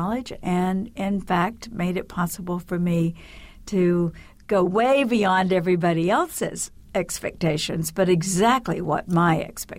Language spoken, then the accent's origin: English; the South, United States; I didn't want to live in that small town or the farm on which I spent my early years.